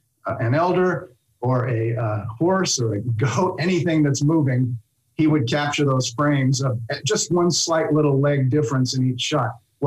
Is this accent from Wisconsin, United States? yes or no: no; Huntington Beach, California, United States; I had made a huge desk and I shellacked it when I was a surfer from Huntington Beach.